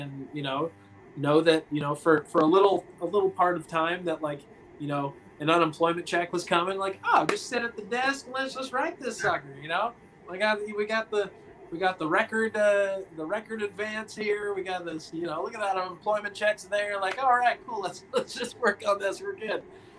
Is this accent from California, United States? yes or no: yes; Santa Cruz, California, United States; I've got a cover band here in my hometown, Santa Cruz.